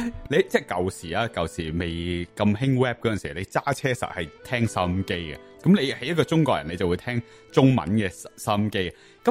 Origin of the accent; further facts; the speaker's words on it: Toronto, Ontario, Canada; 多伦多即系我喺多伦多长大啊，久唔久翻去一次多伦多